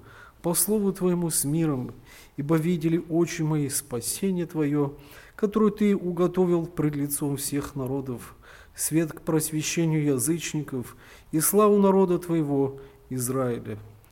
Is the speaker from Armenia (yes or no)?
no; Lakeville, Minnesota, United States; я из Миннесоты, штат Миннесота, город Лейквилл. У меня 6 детей.